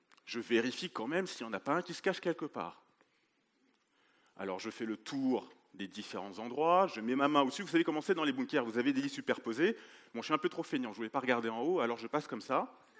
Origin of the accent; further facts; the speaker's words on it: Paris, Île-de-France, France; also born or lived in Latin America; moi, je suis haïtien d'origine. Oh ! Je suis né en Amérique latine. Ah ! Et j'ai grandi à Paris.